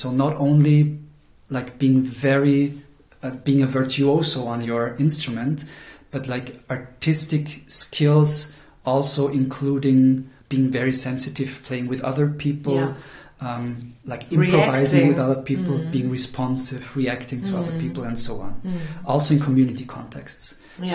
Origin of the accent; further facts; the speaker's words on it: Austria; I'm from Austria, so the right-wing party won the last election.